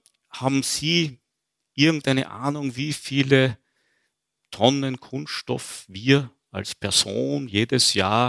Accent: Linz, Upper Austria, Austria; ich bin ein Kind der 70er Jahre, ich bin in Linz groß geworden.

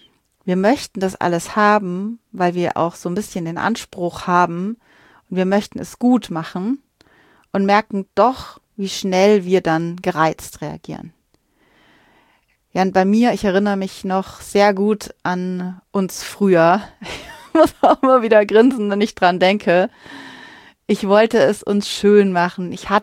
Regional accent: Bavaria, Germany; Ich bin ja aus Bayern und bei uns kam immer das Christkind

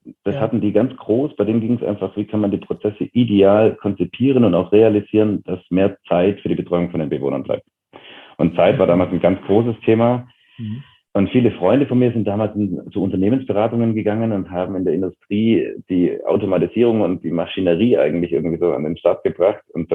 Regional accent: Bavaria, Germany; born or raised there

